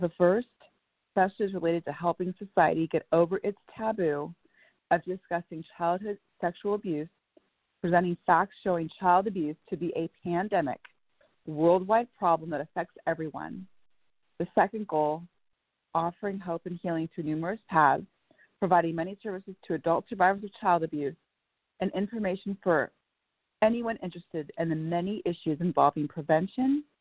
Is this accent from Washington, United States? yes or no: yes; Bellevue, Washington, United States; I'm from Bellevue, Washington.